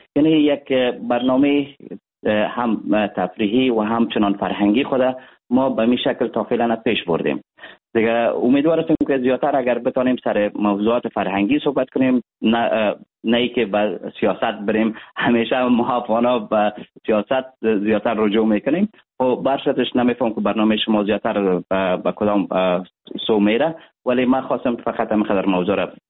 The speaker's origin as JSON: {"language": "Persian", "country": "Afghanistan", "said": "ولی کل ما یک افغان هستیم."}